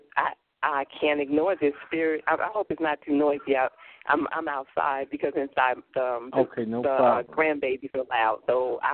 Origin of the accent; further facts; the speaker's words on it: Chicago, Illinois, United States; y'all must not know I'm from Chicago.